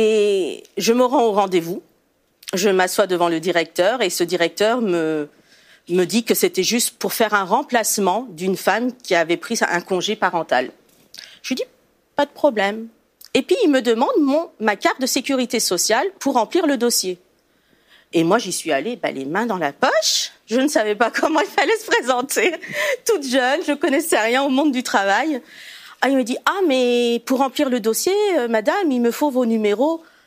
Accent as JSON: {"language": "French", "country": "Italy", "said": "Je suis italienne, donc les mamas..."}